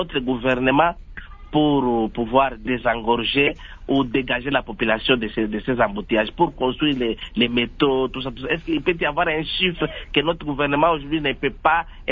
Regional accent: Maniema, DR Congo; Chez nous au Maniema, les moyens de transport, les bus en commun, tout ça n'existe pas.

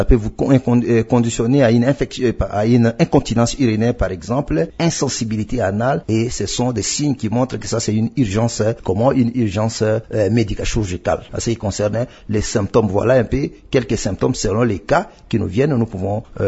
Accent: Kinshasa, DR Congo; Ici, chez nous, en RDC, particulièrement à Kinshasa

